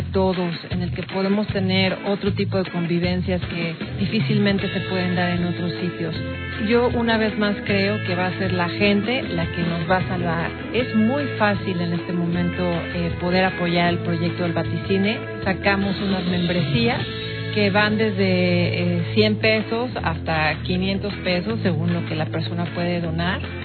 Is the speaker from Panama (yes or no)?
no; Tepoztlán, Morelos, Mexico; las personas que somos más sencillas de Tepoztlán